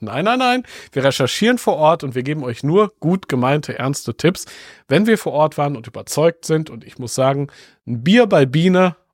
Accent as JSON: {"language": "German", "region": "Northern Germany", "country": "Germany", "said": "Ich komme ja auch ursprünglich aus dem Norden, von daher."}